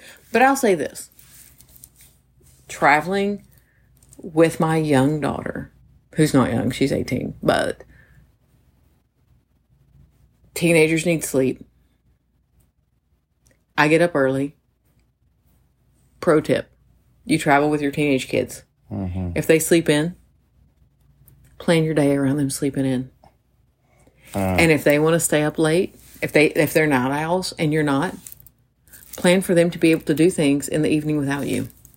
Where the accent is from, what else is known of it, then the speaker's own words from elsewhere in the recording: Florida, United States; he's from Maine, I'm from Florida. Like, you can't be any more opposite.